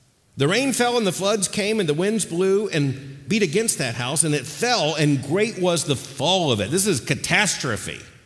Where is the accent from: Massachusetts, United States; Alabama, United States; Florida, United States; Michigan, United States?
Florida, United States; I grew up in Florida where sinkholes are a problem.